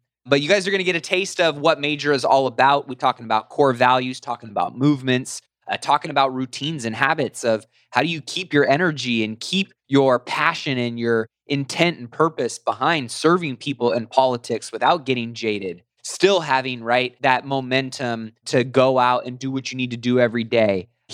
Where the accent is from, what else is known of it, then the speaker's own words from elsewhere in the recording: California, United States; I'm born and raised in Cali, and I haven't been too happy with what's been going on to our beautiful state